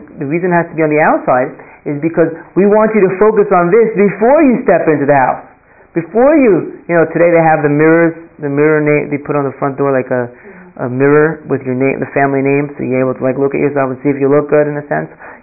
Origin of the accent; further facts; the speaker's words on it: New York, United States; You know, I'm from New York, like the most exciting thing I have is like Borough Park or something.